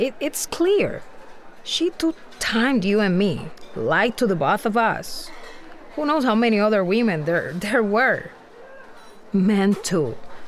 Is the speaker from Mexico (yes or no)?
yes; Mexico City, Mexico; Where I grew up in Mexico City, everyone danced the baile folclorico, traditional dances.